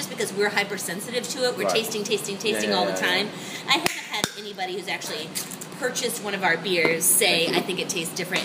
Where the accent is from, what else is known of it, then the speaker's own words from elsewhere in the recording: Michigan, United States; also born or lived in Atlanta, United States; now in Texas, United States; I am not a natural born Texan. Don't tell anybody. I grew up in Michigan.